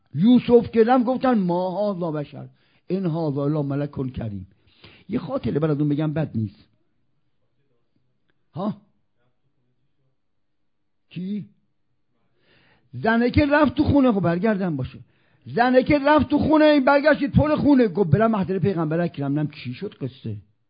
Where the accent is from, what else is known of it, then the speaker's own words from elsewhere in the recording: Isfahan, Iran; now in Qom, Iran; من خب بچه اصفهانم و ساکن قم، میرم و میام، مادرم، خواهرام، داداشام دوتاشون اصفهانم